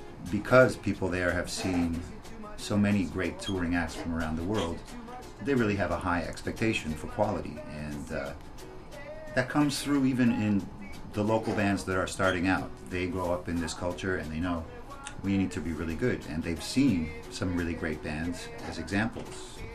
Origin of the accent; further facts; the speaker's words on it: Toronto, Ontario, Canada; Growing up in Toronto, there was a large Jamaican community, and I was exposed to a lot of this music.